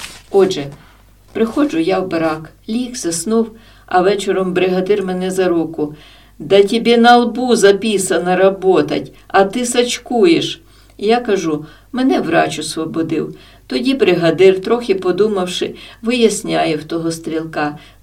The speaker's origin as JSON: {"language": "Ukrainian", "town": "Derman", "region": "Rivne Oblast", "country": "Ukraine", "said": "Всі питають, звідки? Я з Дерманя, кажу."}